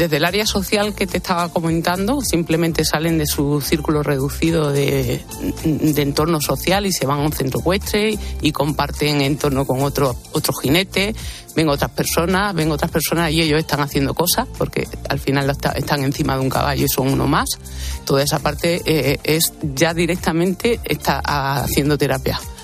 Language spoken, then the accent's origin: Spanish; Granada, Andalusia, Spain; accent: Andalusian; Granaína.